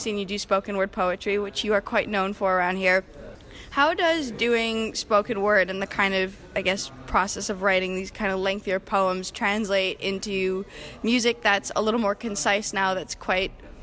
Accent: Quebec, Canada; My choice was … from my hometown with … also Canadian like myself.

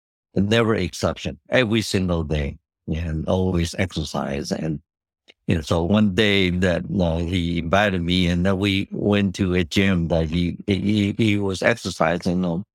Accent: Taiwan; English is a second language; I grew up in Taiwan.

